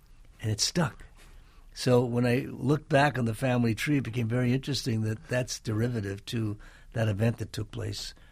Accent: Canada; born or raised there

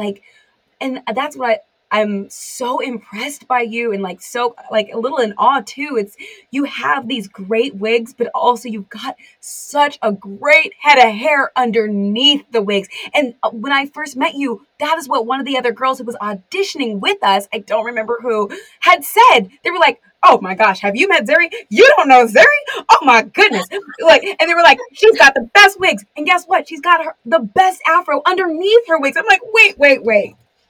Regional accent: California, United States; And so I'm from California, and a lot of girls in California, when they show up, they show up.

